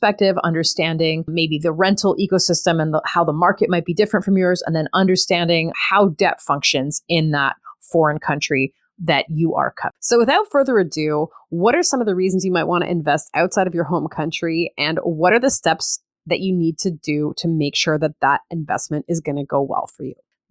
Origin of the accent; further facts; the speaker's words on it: Canada; because I'm a Canadian. I invest mostly in Canada